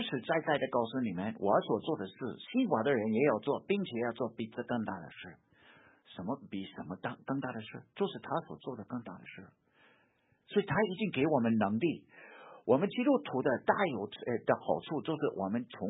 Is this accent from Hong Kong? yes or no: no; United States; 我本来你是美国土生土长